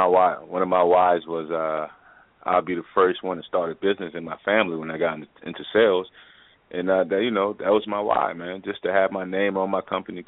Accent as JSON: {"language": "English", "town": "New Orleans", "region": "Louisiana", "country": "United States", "said": "I'm from New Orleans, and I got hired at a strip club, right?"}